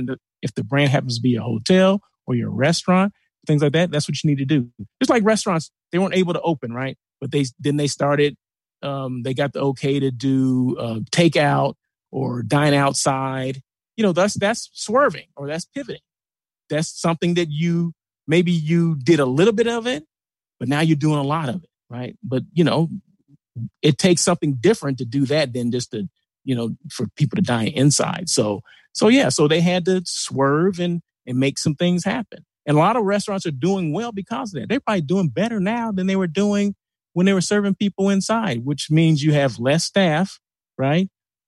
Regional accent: Blythe, California, United States; I'm from Blythe, California, right? A little small. LA is about 3 hours and some change east. So take the 10 freeway, you'll run right through Blythe, right?

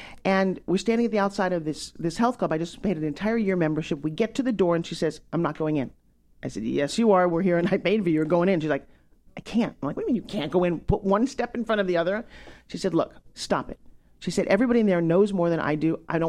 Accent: Long Island, New York, United States; And it was also when I grew up in Long Island, it was the time when fast food came out.

